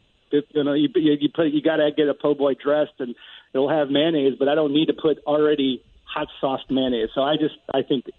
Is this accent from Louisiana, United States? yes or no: yes; New Orleans, Louisiana, United States; moved away as an adult; now in New York, United States; I am from Louisiana. I am from New Orleans. I lived there for 22 years. I was born there. I left after college, after I graduated LSU. And I've been now in New York for 20 years.